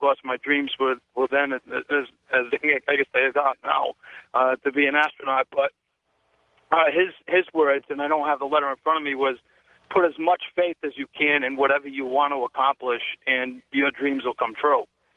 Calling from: Barrington, Rhode Island, United States; from Barrington, Rhode Island.

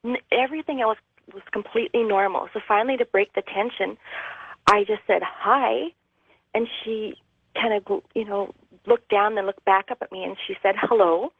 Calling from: Edmonton, Alberta, Canada; I am calling from Edmonton, Alberta, Canada.

